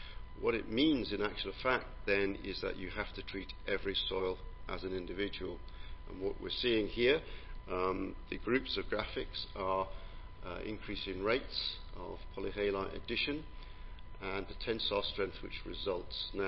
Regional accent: Wales, United Kingdom; Now, this top left-hand photograph is actually from my hometown, South Wales, of 48 inches of rain per year, usually steeply sloped sandy soils.

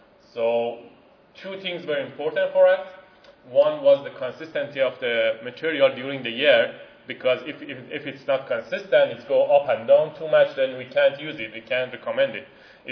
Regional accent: Atlantic Canada, Canada; I'm coming from the Eastern Canada, Atlantic Canada, which the seafood industry is big.

